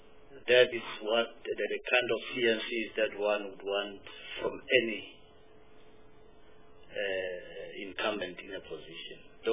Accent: Pretoria, Gauteng, South Africa; I'm originally from Pretoria, and I have Master of Business Administration

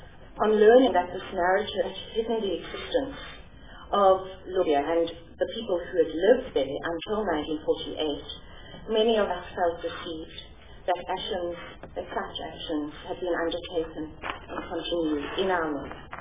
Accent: South Africa; guide us to understand and respond to experiences that have been excluded from our self-understanding as South African Jews.

